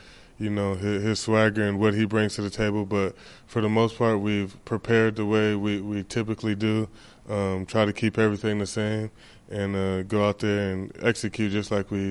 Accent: California, United States; I'm from California, so, you know, I'm going to have some family here tomorrow.

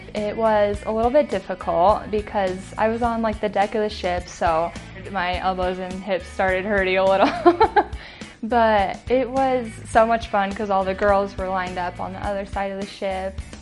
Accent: Colorado, United States; I grew up in Colorado watching the Denver Broncos

